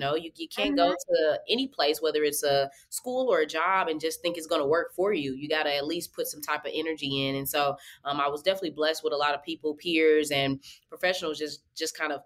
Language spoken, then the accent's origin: English; St. Louis, Missouri, United States; now in Kansas City, United States; I love when I see other St. Louis people. So I came to Kansas City actually to attend UMKC.